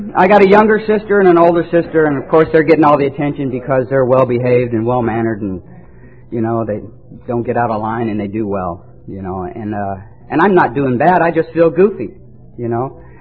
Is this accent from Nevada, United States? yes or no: no; California, United States; also born or lived in Detroit; I was born in Detroit, and foster home took us out around 4 years old, and they brought us to California.